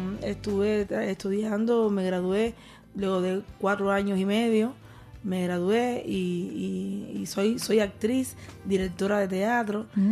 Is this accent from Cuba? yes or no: yes; Cuba; somos dos cantantes cubanas